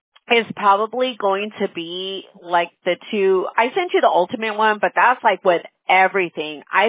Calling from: California, United States; California. I'm in California.

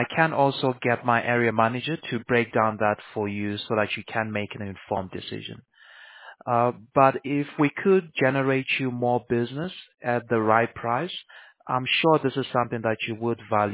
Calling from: Fountain Valley, California, United States; Oh, I'm actually in California, Fountain Valley.

